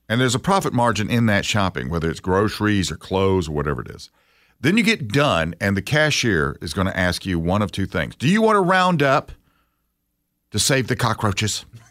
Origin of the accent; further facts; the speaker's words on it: United States; Because I'm an American, and I can walk around and waste my time as much as I want to.